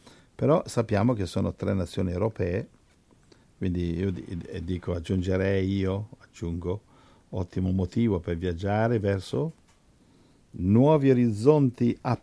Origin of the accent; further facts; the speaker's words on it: United States; io sono americano.